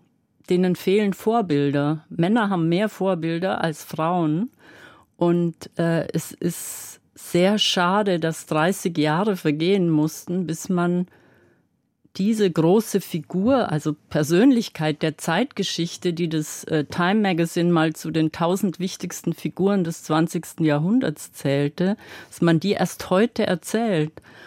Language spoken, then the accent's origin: German; Bavaria, Germany; weil ich bin im Allgäu aufgewachsen.